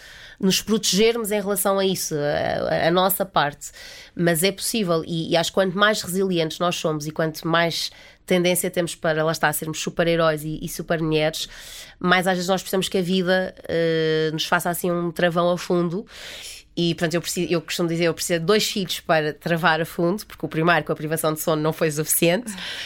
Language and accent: Portuguese; Madeira, Portugal; como eu sou da Madeira, estou habituada a crescer.